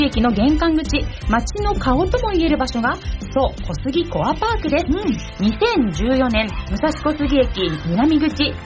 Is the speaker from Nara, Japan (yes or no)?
no; Kawasaki, Kanagawa, Japan; 本日の番組メインパーソナリティは、川崎生まれ川崎育ち、自称夢見ヶ崎動物公園専属アイドル … のリーダー、おしゃべり担当